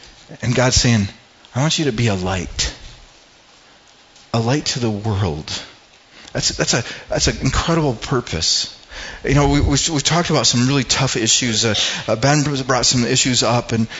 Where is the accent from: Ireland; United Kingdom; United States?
Ireland; I'm Irish, so I can see in the Irish and the different clans